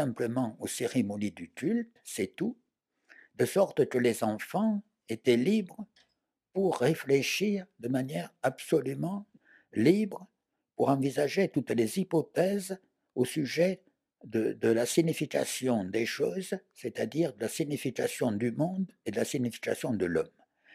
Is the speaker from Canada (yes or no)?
no; France; J'ai été très fier en tant que Français.